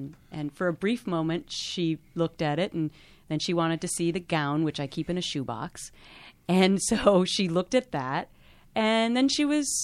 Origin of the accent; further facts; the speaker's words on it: Minnesota, United States; Second of all, I'm from Minnesota, not known as a pageant state.